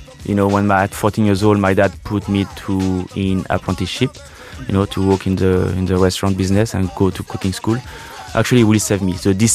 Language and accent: English; Bourgogne-Franche-Comté, France; English is a second language; I'm from the country. I'm a redneck from Burgundy, guys.